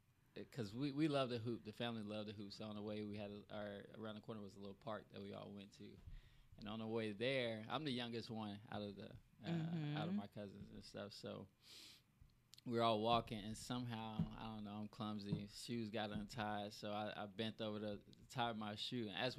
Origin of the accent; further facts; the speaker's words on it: Houston, Texas, United States; from Houston.